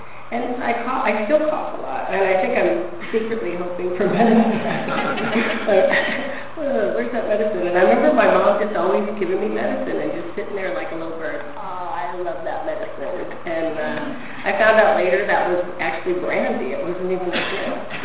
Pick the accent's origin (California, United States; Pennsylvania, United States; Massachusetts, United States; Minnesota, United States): Minnesota, United States; My parents were always constantly fighting, and I grew up in Minnesota.